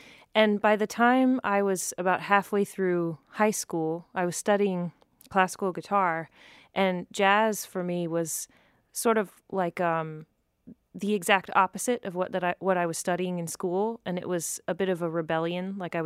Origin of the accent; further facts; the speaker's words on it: Winston-Salem, North Carolina, United States; born there; I was born in Winston-Salem, North Carolina